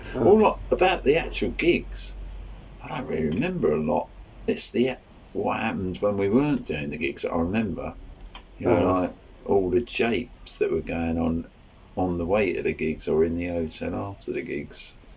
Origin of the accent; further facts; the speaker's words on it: London, United Kingdom; Well, not Kew. I'm from Farns, which is about 2 miles down the road. I've always been in this borough. I've never really left it, really, except when going on tours.